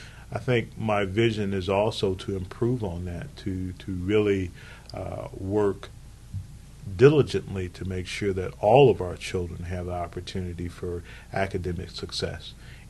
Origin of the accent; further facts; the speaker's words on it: Kankakee, Illinois, United States; now in Urbana, United States; I'm originally from Kankakee, Illinois, but Urbana was a place that gave me an opportunity